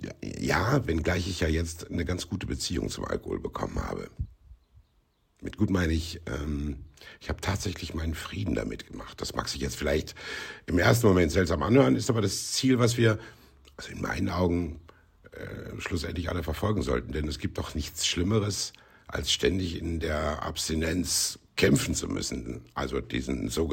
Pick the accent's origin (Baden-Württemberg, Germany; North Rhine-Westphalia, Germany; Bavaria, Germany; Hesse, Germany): North Rhine-Westphalia, Germany; Also, ich bin im Sauerland aufgewachsen, recht ländlich, großer Garten, viele Nachbarskinder und so, immer draußen, größtenteils.